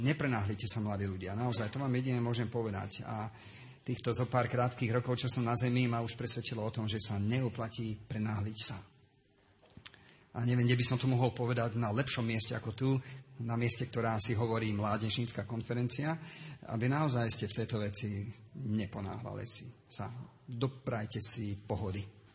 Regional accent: Piešťany, Trnava Region, Slovakia; born there; Ja som sa narodil v Piešťanoch v dobe, o ktorej ste počuli trošku, v dobe komunistickej, v roku 1961. Už mám 44 rokov.

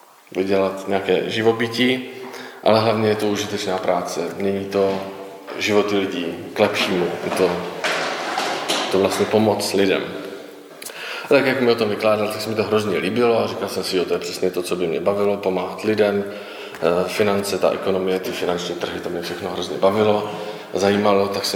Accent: Prostějov, Olomouc Region, Czechia; Jsem z Prostějova, tam zase bydlím se svou manželkou, se svým téměř dvouletým synem. A studoval jsem ekonomii a informatiku v Brně

